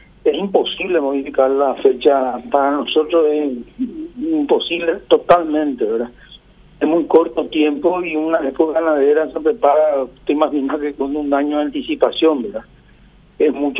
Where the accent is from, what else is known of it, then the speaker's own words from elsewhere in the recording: Paraguay; son los pilares fundamentales de que podamos decir como paraguayos que tenemos nuestro producto estrella, que es la carne